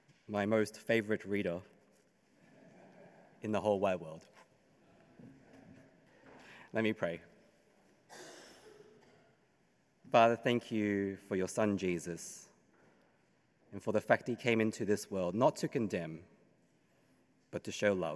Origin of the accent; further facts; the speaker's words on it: Sydney, New South Wales, Australia; up in Sydney as an ABC, that's Australian-born Chinese, in the Sutherland Shire, and if you don't know where that is, according to the last census, it's the place with the lowest migrant rate in the whole of Australia. I was one of three Asians in my year.